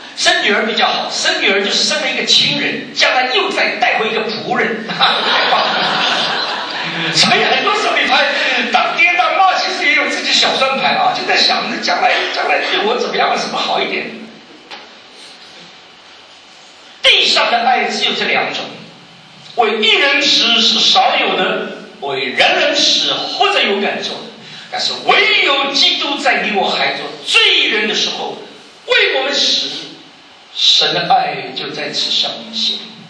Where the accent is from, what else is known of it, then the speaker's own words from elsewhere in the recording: China; 我中国人的姓名都是